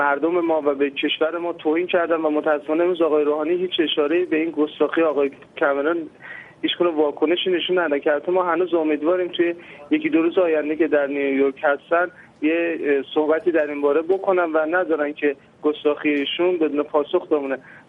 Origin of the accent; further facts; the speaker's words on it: Iran; ما من به شخص به عنوان یک ایرانی انتظار داشتم